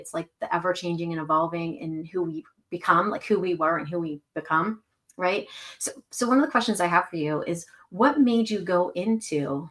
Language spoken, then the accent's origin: English; Pittsburgh, Pennsylvania, United States; I'm from Pittsburgh. And when you're in schools in Pittsburgh, there's all these places downtown that you take field trips